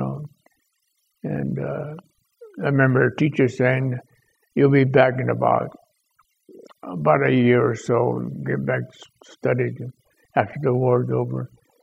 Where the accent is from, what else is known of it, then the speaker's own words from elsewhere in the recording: Watsonville, California, United States; Well, I was born and raised in Watsonville. And when the war broke out, I was a freshman there, 15, going on 16.